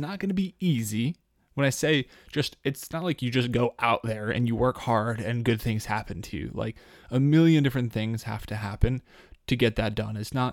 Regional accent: Woodland Park, Colorado, United States; Last week, I read Zero to Hero by my hometown friend from Woodland Park, Colorado, Mr. Nate Wilson.

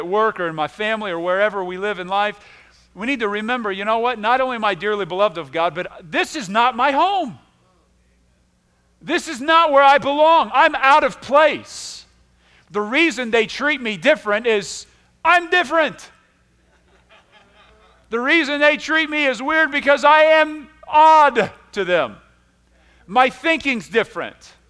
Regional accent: United States; and I'm an American through and through, brother. I mean, there's no greater nation on the earth.

